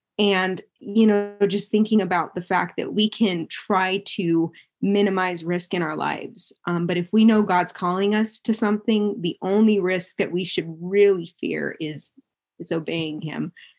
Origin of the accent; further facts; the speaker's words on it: Hong Kong; born there; also born or lived in mission field; I grew up on the mission field. I was born in Hong Kong. My parents were missionaries